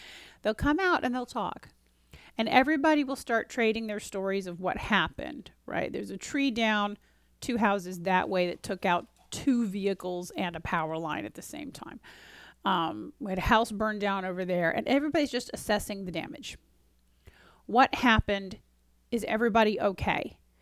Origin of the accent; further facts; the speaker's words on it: Florida, United States; I grew up in Florida. This is like very strange.